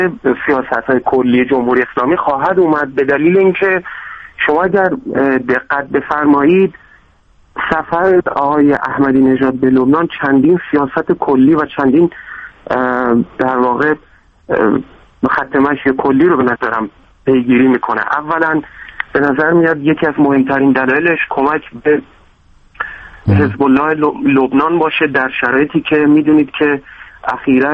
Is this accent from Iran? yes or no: yes; Iran; ما رو به عنوان ایرانی و به عنوان در واقع ساکنان کشور ایران